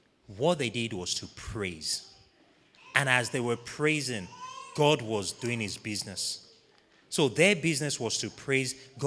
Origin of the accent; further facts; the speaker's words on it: Nigeria; born there; I mean, I'm Nigerian by birth.